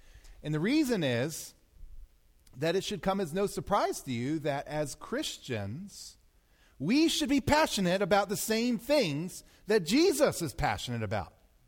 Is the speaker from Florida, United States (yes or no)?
no; Maryland, United States; I grew up in Maryland